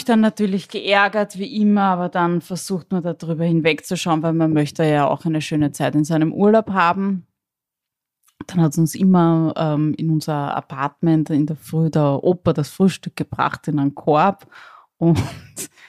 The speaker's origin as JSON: {"language": "German", "country": "Austria", "said": "also es ist meine Heimat, ja."}